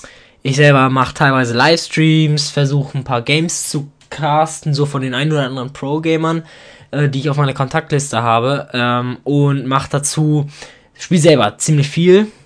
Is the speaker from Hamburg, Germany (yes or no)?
yes; Hamburg, Germany; Als Hamburger ist schon